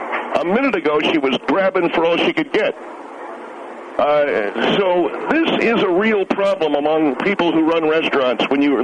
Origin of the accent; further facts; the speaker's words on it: Inglewood, California, United States; Yes, I'm from Los Angeles originally. I was born and raised in believe it or not, Inglewood.